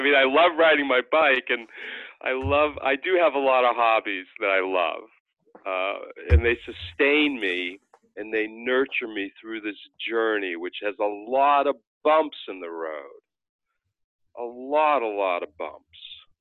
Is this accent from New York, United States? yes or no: no; Boston, Massachusetts, United States; I mean, I grew up in Boston. We live in Massachusetts.